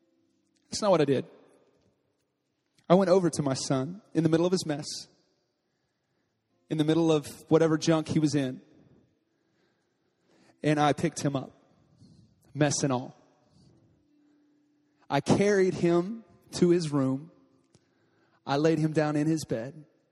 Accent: Texas, United States; I'm from Texas, so we have things called Southern Living.

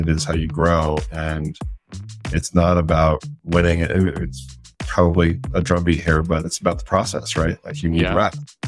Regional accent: Salt Lake City, Utah, United States; I grew up in Salt Lake, one brother.

